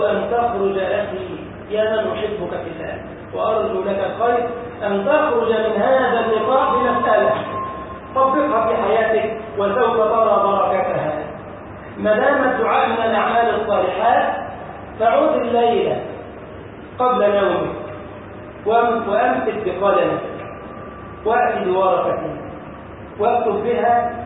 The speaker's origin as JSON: {"language": "Arabic", "country": "Egypt", "said": "اللهم احفظ بلدنا مصر يا رب العالمين."}